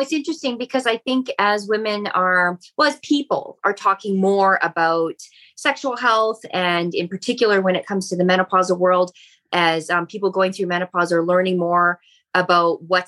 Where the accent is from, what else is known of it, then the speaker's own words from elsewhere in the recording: Canada; So I'm a Canadian. I've lived in Canada all my life.